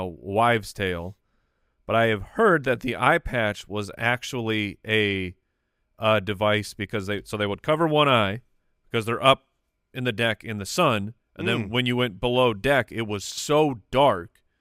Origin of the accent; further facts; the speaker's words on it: United States; I'm an American.